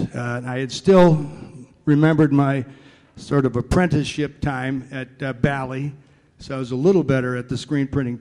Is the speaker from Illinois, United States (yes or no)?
yes; Chicago, Illinois, United States; and I was from the North Shore of Chicago, so it was kind of like going home.